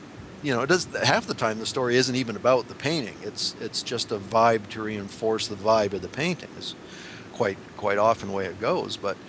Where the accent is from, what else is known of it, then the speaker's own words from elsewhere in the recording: Canada; okay, I'm a Canadian. I am the one red-blooded Canadian male who doesn't play hockey.